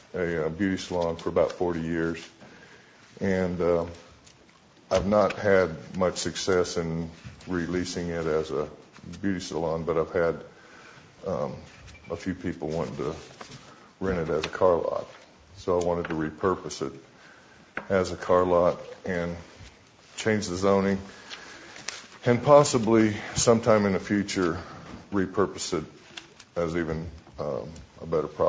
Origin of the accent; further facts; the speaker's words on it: Bloomington, Indiana, United States; I'm from Bloomington, Indiana.